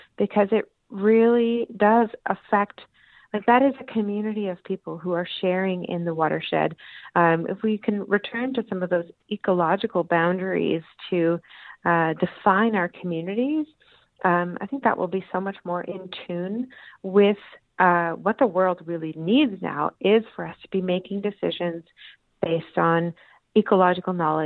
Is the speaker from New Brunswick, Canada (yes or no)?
yes; New Brunswick, Canada; I grew up on Silver Lake, so close, of course, to the Tantramar Marshes, the Bay of Fundy, the Northumberland Strait.